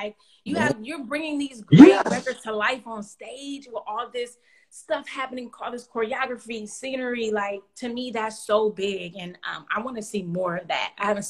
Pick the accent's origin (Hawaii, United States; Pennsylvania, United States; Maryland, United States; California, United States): California, United States; Well, okay, so listen, I'm from the Bay Area, right?